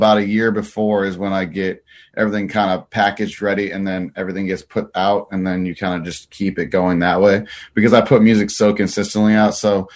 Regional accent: Missouri, United States; So, but I'm from Missouri, so I'm pretty used to this

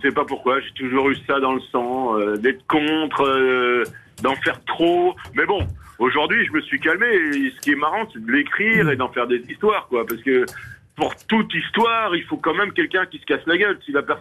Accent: Brussels, Belgium; now in France; Bah oui, je suis bruxellois

